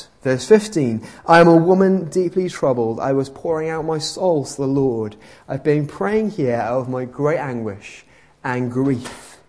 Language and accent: English; United Kingdom; As British people, we're fantastic at putting on a face, aren't we?